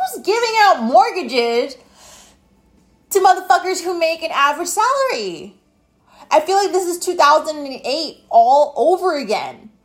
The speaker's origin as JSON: {"language": "English", "town": "Phoenix", "region": "Arizona", "country": "United States", "said": "I'm from Phoenix and 80 degrees is cold to me"}